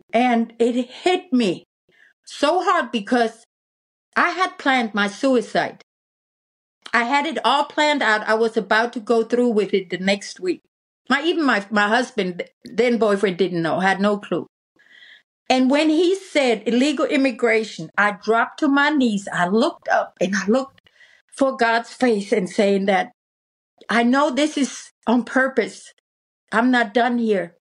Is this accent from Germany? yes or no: yes; Germany; I get called Nazi because I'm from Germany.